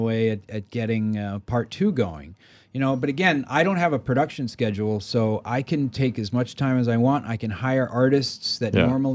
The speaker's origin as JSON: {"language": "English", "region": "Maryland", "country": "United States", "tie": "born or raised there", "said": "No, I mean, I grew up in Maryland, and the thing that really changed my life was, you know, I grew up in kind of the suburbs"}